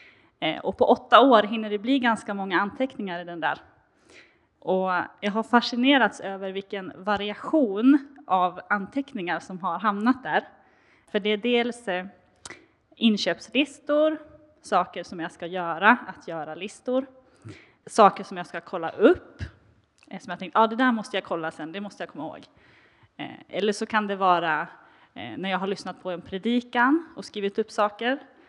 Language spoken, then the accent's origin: Swedish; Sollefteå, Västernorrland County, Sweden; also born or lived in Jönköping; jag kommer ursprungligen från Sollefteå. I Norrland.